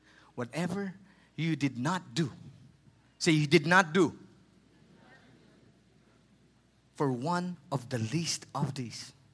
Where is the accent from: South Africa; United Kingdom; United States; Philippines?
Philippines; English is a second language; I said, "Hi … I'm from the Philippines."